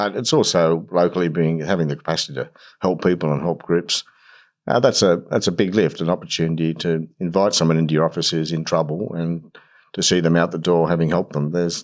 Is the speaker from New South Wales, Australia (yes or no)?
yes; Cessnock, New South Wales, Australia; Obviously, it's changed a bit now, but Cessnock's still in those days my hometown. I mean, we're all creatures of where we come from, and Cessnock's very much been a working class town for a long time. It's changing now, I grew up around working class people